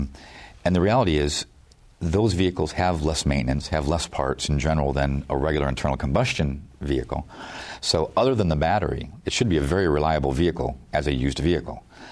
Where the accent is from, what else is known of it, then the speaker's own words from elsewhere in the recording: Detroit, Michigan, United States; You know, growing up in Detroit, right?